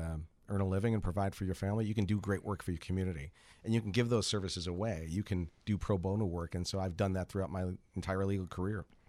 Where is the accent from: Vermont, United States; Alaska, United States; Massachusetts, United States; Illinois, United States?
Illinois, United States; Chicago; also born or lived in Oak Lawn; I grew up in Roseland. I was actually born in Oak Lawn, Illinois, at Christ Hospital, but I grew up in Roseland.